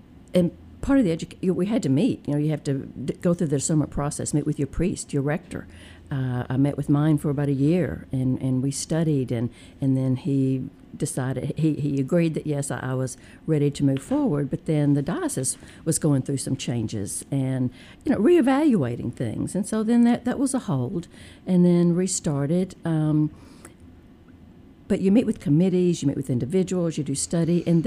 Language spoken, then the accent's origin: English; Dyersburg, Tennessee, United States; now in Memphis, United States; Good morning. … I grew up in Dyersburg, Tennessee, a small town about 80 miles or so from here. But I've been in Memphis for about 40 plus years, so I consider Memphis my home.